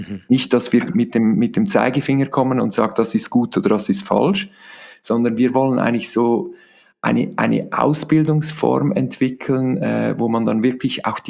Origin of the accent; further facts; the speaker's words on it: Switzerland; Das ist ja bei uns in der Schweiz ein bisschen speziell.